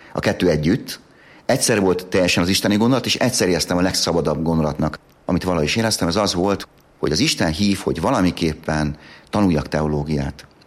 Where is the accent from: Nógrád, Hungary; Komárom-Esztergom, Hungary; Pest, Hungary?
Komárom-Esztergom, Hungary; Tatabánya; also born or lived in Tata; Tatán születtem, Tatabányán nevelkedtem.